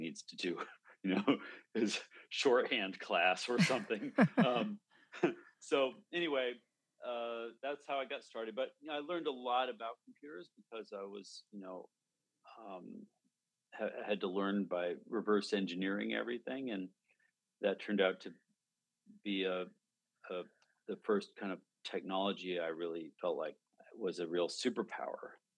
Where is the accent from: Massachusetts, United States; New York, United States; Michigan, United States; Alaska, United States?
Alaska, United States; And I grew up in Alaska, so nobody around me had ever seen a computer before.